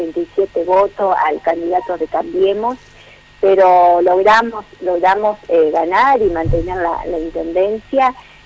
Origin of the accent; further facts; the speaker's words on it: San José de Feliciano, Entre Ríos, Argentina; verdad es que con muy buenos resultados en San José Feliciano, y yo soy una eterna agradecida a mi pueblo, a los vecinos que nos han acompañado